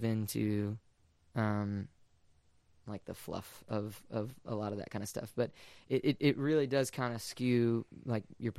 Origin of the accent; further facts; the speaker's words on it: United States; but I'm American and I have my perspective here, you know